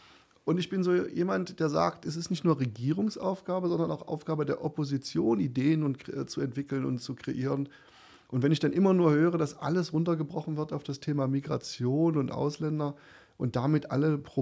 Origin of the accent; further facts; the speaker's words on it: Saxony-Anhalt, Germany; für meine Heimat, für unsere Heimat Sachsen-Anhalt.